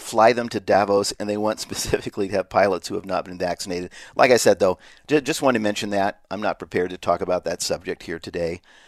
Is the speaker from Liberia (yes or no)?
no; Riverside, California, United States; Now, I was raised in Riverside, California. I don't know if you know where that is. It's about 50 miles due east of Los Angeles.